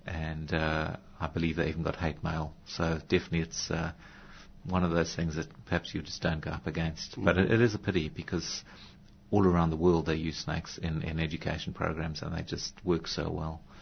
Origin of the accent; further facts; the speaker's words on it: South Africa; I grew up in South Africa with a bedroom full of weird and wonderful creatures, including a number of snakes.